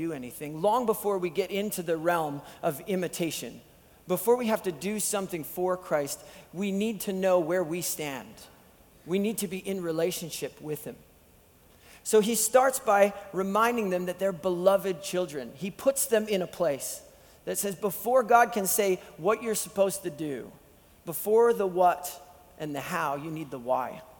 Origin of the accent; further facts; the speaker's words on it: Picture Butte, Alberta, Canada; I was from Picture Butte, so we were rival towns.